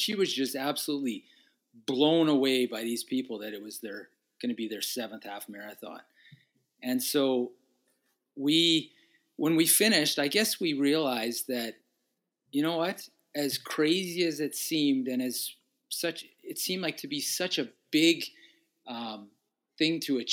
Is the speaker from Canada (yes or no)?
yes; Winnipeg, Manitoba, Canada; because since we were both born and raised in Winnipeg, we got the chance to run in front of our friends and family.